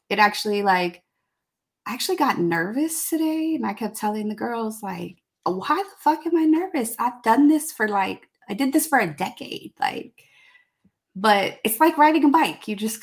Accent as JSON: {"language": "English", "region": "California", "country": "United States", "lives_now": "San Antonio, United States", "said": "I am originally from the Bay Area. But I do now live in San Antonio, Texas. Been here for over a decade, which is wild."}